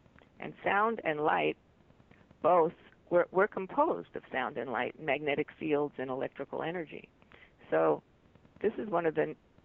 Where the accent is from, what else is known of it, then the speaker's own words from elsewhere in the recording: New York City, New York, United States; I grew up in New York City and different things.